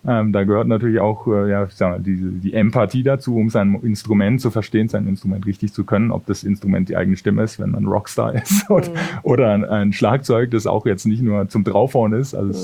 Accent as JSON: {"language": "German", "town": "Würzburg", "region": "Bavaria", "country": "Germany", "said": "da hatten wir Konzerte bei uns in der Heimat, das ist aus der Gegend Würzburg, wo ich herkomme."}